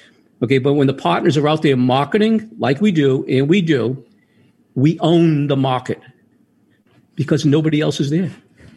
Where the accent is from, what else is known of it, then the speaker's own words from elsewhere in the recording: East Coast, United States; You can tell I'm from the East Coast, and this gentleman that I'm talking with is also a Paisan like me.